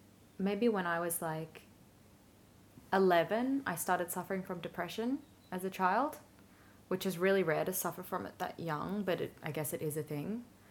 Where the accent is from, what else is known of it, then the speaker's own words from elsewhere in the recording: Melbourne, Victoria, Australia; also born or lived in Gosford; I grew up in, I was actually born in Gosford. So we, until I was five, we lived in New South Wales and then we moved to Melbourne.